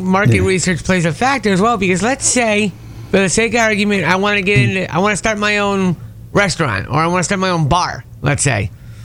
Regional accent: Northeast, United States; You know, I'm from the Northeast, in case you haven't figured that out, and a lot of things that we had up in the Northeast besides indoor hockey was, I played outdoor hockey for years.

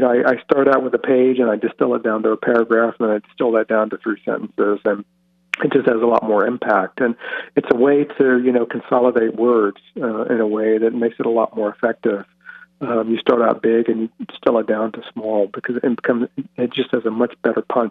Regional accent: Richmond, Virginia, United States; I grew up in Richmond, Virginia, and didn't have an opportunity to travel anywhere, but I saw the world through books.

